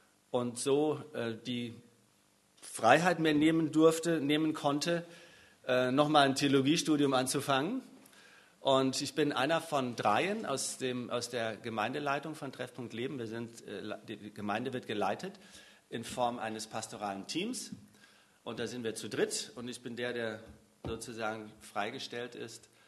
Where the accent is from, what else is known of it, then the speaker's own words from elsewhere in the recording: Saarland, Germany; ich bin eigentlich aus dem Saarland, bin verheiratet, eine Tochter, die ist 21